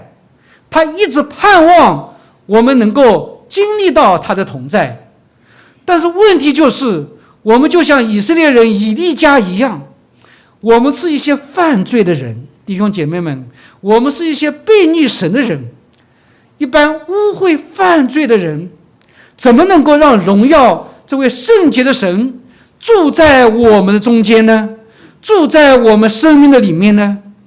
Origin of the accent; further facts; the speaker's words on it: China; 那个时候我们是在国内年三十夜的时候，这个我们一同家里面有感恩的聚会，然后呢，你知道我们中国人都是有年三十夜的晚餐聚餐。